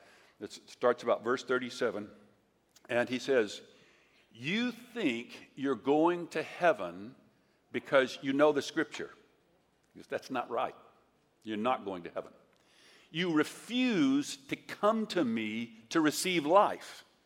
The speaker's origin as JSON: {"language": "English", "region": "Texas", "country": "United States", "tie": "born or raised there", "said": "which are valuable skills if you're growing up in Texas in the 1950s when your chief enjoyment as a boy is fighting."}